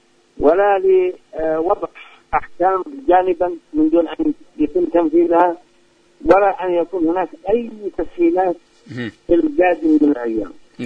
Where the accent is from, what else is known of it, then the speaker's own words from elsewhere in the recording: Yemen; فيما يتعلق بحقنا نحن كشعب يمني